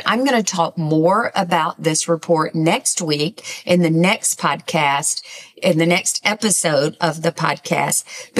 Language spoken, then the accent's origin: English; Southern United States, United States; For example, I'm from the South